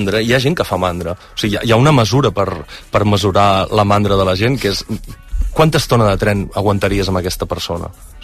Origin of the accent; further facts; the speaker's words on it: Pla del Penedès, Catalonia, Spain; Sí, sí, som del Pla del Penedès, tots dos.